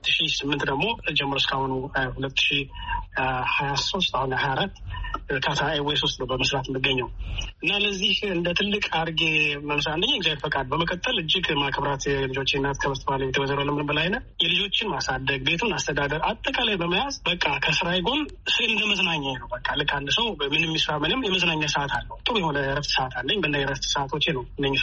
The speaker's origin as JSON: {"language": "Amharic", "region": "Addis Ababa", "country": "Ethiopia", "tie": "born or raised there", "moved": "yes", "lives_now": "Doha, Qatar", "said": "ተወልጄ ያደኩት አዲስ አበባ ነው። ባለ ትዳርና የአራት ልጆች አባት፣ ልዩ ሙያ ስዕል ስነ ከአዲስ አበባ ስነ ጥበብ ትምህርት ቤት በስዕል ተመረቀ። ላለፉት 18 ዓመት ግን በአቪዬሽን ፊልድ ላይ ነው እየሰራ የምገኘው። አሁን የምኖርበት ሀገር ካታር ዶሃ ውስጥ ነው የምኖረው።"}